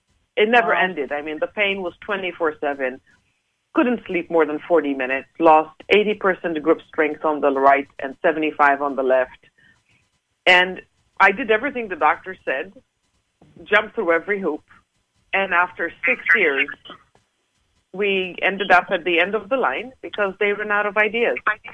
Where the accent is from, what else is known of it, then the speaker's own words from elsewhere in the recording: Malta; Growing up in Malta, I used to watch the show, the TV show, Starsky and Hutch.